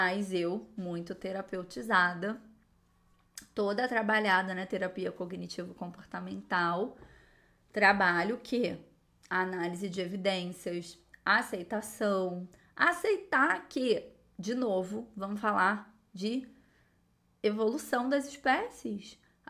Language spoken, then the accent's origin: Portuguese; Rio de Janeiro, Brazil; accent: carioca; eu sou carioca e eu já falo mesmo, né? Já junta, né? Então, isso já... Eu já falo X no lugar do S.